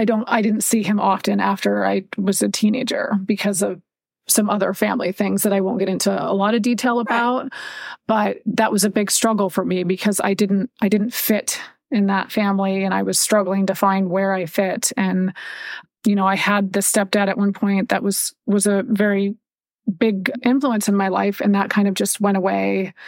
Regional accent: Seattle, Washington, United States; also born or lived in Montana; You know, I was born in Montana. I left there when I was young and moved to the state of Washington with my mom.

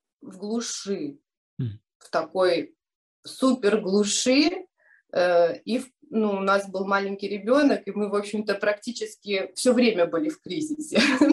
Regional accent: Lviv, Lviv Oblast, Ukraine; у которого папа львовянин, прадед львовянин, прабабка львовянка. В общем, я такая, наверное, коренная львовянка

